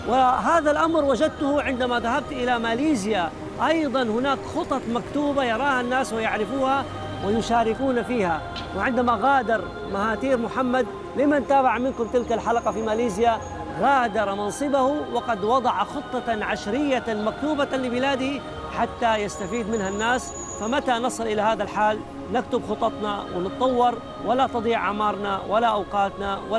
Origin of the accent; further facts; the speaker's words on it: Saudi Arabia; يعني أنا أتخيل نحن في السعودية من جدة إلى مكة